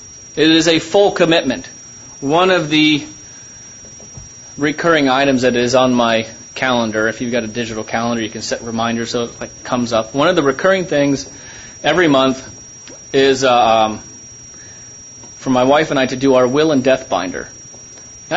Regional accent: Ohio, United States; I think I've mentioned before, I grew up in Northeast Ohio

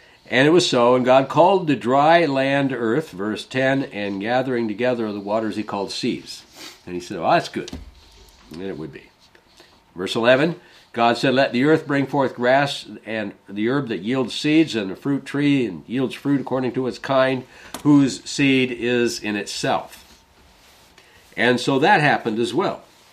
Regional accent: South Dakota, United States; I grew up in South Dakota, and we had no smog.

